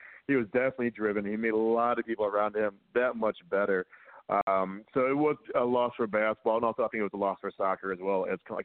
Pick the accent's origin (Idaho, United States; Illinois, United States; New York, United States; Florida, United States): Illinois, United States; Chicago; And I'm from Chicago, and you know, I'm always gonna have the Michael Jordan, you know, on my side kind of thing.